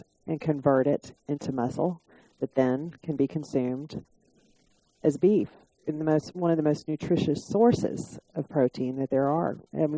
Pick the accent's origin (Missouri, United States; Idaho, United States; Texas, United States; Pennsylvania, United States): Texas, United States; Galveston; I'm originally from Galveston, Texas. It's an island in the Gulf of Mexico, south of Houston.